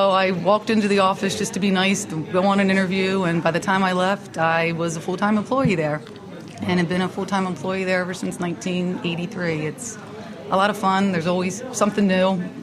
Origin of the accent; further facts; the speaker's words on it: Maryland, United States; I grew up in Howard County.